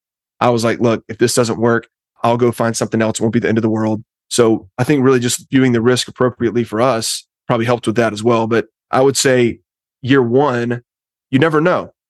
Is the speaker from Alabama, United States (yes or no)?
yes; Alabama, United States; And I grew up in Alabama and my dad's an alum. I grew up as a fan of the team.